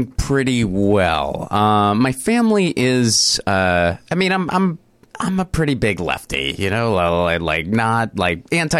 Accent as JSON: {"language": "English", "town": "Pittsburgh", "region": "Pennsylvania", "country": "United States", "tie": "born or raised there", "said": "Grew up in Pittsburgh, Pennsylvania."}